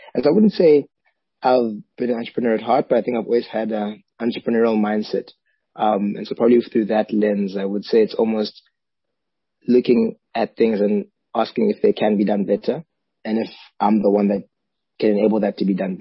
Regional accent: South Africa; I grew up in South Africa, parents are Ugandan by origin. And I've worked across the continent and around the world.

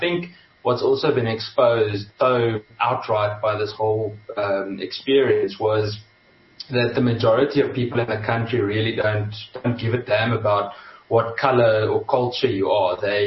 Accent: Kempton Park, Gauteng, South Africa; also born or lived in England; I come from a very normal Afrikaans family. Grew up in Kempton Park. We actually moved to England for 6 years, and for my father's work when I was still in school

